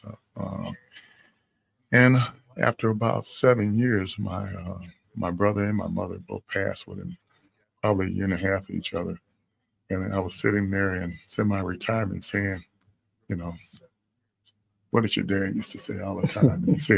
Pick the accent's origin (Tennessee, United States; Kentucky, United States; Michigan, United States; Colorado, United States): Michigan, United States; Muskegon Heights; I was born and raised here in Muskegon Heights, Michigan.